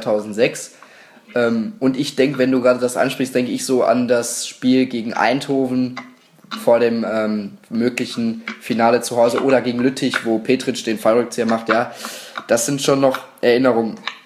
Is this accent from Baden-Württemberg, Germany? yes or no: no; Gelsenkirchen, North Rhine-Westphalia, Germany; hier aus der Gegend komme ich ja nämlich aus Gelsenkirchen.